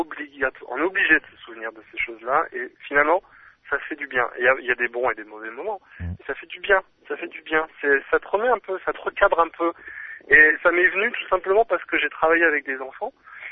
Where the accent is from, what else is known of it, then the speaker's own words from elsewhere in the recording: Amiens, Hauts-de-France, France; moi, j'ai grandi à Amiens. Donc, plus dans la grisaille que dans le soleil à gogo, tu vois.